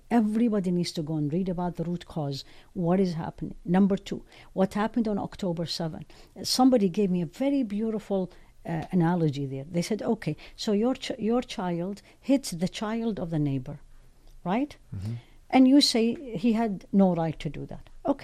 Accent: Iraq; I grew up in Iraq.

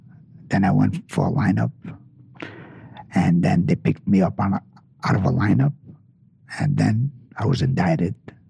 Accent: New York City, New York, United States; Yeah, I grew up in New York City. My life. I lived there all my life.

